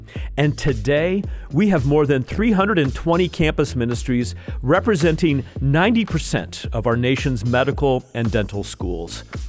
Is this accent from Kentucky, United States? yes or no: no; Indianapolis, Indiana, United States; We will be in my hometown of Indianapolis, Indiana